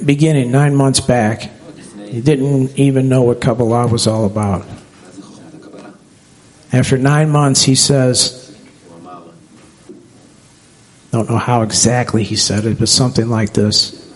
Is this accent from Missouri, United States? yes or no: yes; St. Louis, Missouri, United States; I'm from St. Louis.